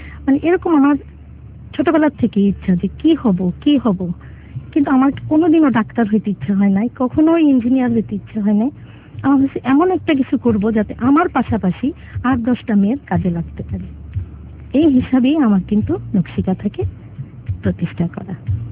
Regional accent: Dhaka, Dhaka Division, Bangladesh; আমরা জুরাইনে ছিলাম বা এখনো আছি আমাদের নিজেদের বাড়ি

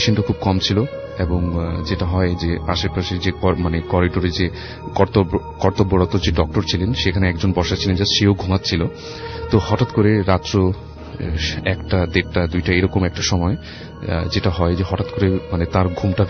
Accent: Dhaka, Dhaka Division, Bangladesh; পুরান ঢাকা থেকে এসেছি

